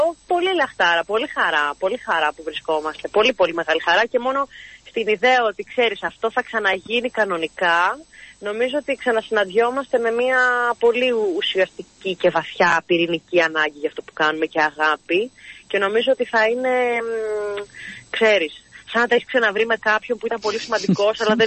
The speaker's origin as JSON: {"language": "Greek", "town": "Arta", "region": "Epirus", "country": "Greece", "said": "Υπάρχει και ένα interaction που λένε στο χωριό μου στην Άρτα."}